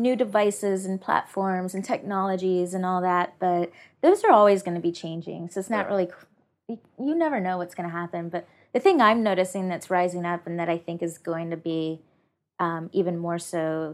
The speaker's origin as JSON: {"language": "English", "region": "Tennessee", "country": "United States", "also_born_or_lived": "Memphis / Nashville", "lives_now": "San Francisco, United States", "said": "I'm from Tennessee, and the idea of recycling is a thing people care about in Memphis and in Nashville. I lived in both Memphis and Nashville"}